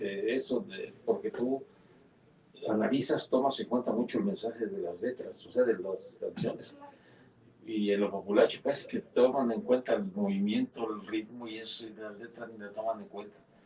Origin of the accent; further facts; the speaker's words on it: Huamantla, Tlaxcala, Mexico; Yo soy aquí de Guamantla